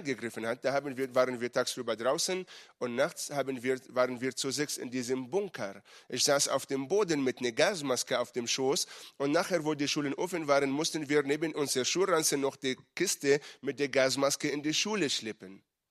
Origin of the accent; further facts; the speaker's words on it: Israel; Sorry, ich komme aus Israel, wir verstehen Kriegssprache.